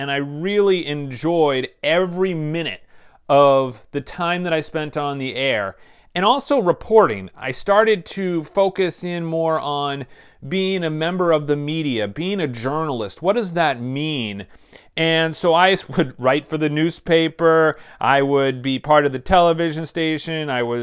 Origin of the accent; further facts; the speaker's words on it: Massachusetts, United States; I grew up in Massachusetts where I played a lot of sports, from baseball to golf.